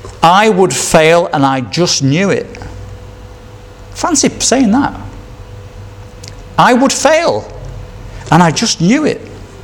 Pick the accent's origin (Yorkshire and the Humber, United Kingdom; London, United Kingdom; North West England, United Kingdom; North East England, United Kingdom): Yorkshire and the Humber, United Kingdom; being a Yorkshireman, I probably would have remembered that.